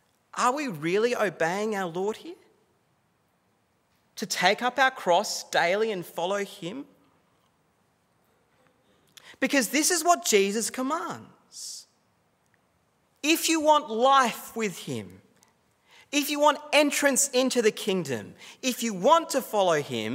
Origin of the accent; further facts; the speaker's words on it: Australia; Treat Christianity as a cultural thing that we do as an Australian rather than who we are. See, I look at Australian Christianity